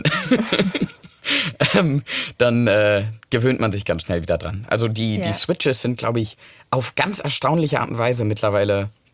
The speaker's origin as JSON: {"language": "German", "country": "United Kingdom", "said": "Da dachte ich, oh, ich bin doch Brite, sie ist doch Amerikanerin, was soll denn das?"}